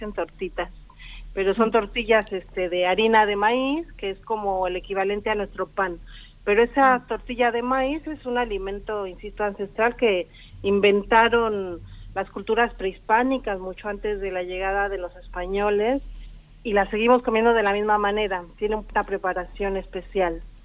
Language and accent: Spanish; Mexico; nosotros, como mexicanos, desarrollamos este sabor y saberes sobre los picantes